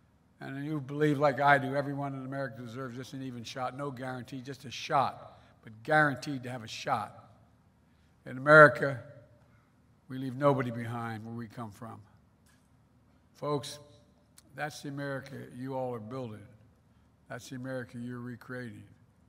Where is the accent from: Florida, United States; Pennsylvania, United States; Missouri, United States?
Pennsylvania, United States; Scranton; also born or lived in Claymont, Delaware; But I grew up in Scranton, Pennsylvania, in Claymont, Delaware, working-class and middle-class towns